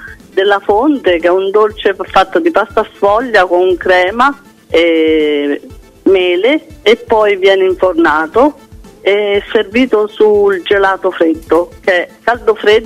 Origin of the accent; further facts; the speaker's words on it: Lazio, Italy; born there; now in Abruzzo, Italy; io sono nata nella provincia di Roma, uh-huh, e conosco la cucina laziale. E Abruzzo, perché sono 25 anni fra un po' che sto in Abruzzo.